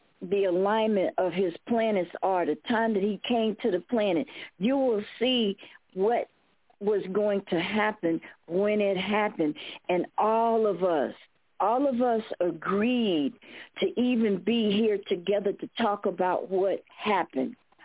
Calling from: Tucson, Arizona, United States; I'm calling you from Tucson, Arizona, the Gables Resort.

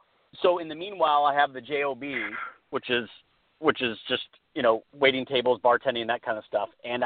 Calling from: California, United States; I am in California.

